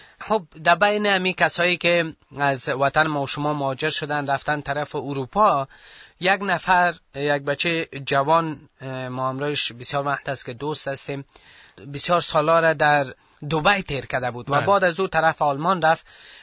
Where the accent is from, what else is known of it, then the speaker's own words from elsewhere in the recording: Afghanistan; ما افغان هستیم و ما پیرو عیسی مسیح هستیم.